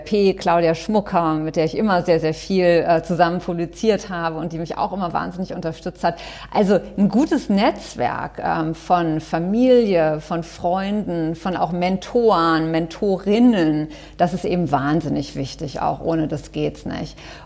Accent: Germany; accent: German

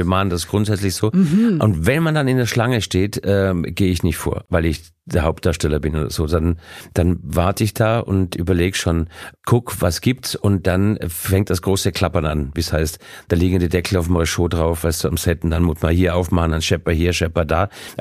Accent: Austria; Für mich als Österreicher sowieso, also Graubrot

